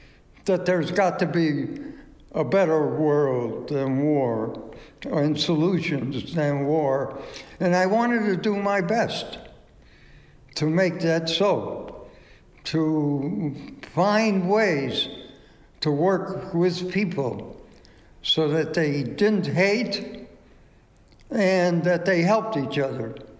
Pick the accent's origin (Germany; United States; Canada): United States; Chicago, Illinois; I'm from Chicago, Hyde Park.